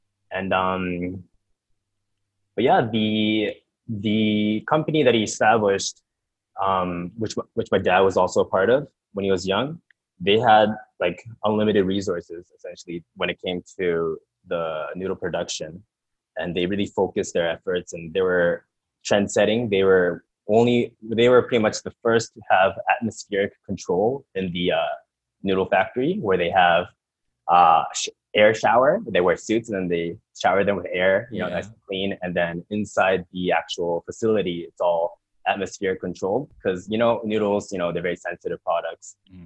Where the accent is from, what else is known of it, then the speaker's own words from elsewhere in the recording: Canada; born there; I was born in Canada, but I'm Japanese